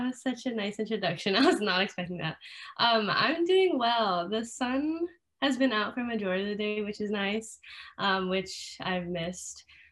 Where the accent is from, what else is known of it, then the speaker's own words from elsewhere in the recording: Hawaii, United States; So I was born and raised in Hawaii.